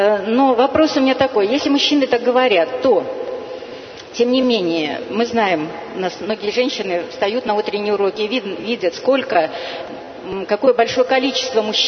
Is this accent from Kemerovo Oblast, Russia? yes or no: no; Kaluga, Kaluga Oblast, Russia; из Калуги. Я занимаюсь сейчас в виртуальной группе.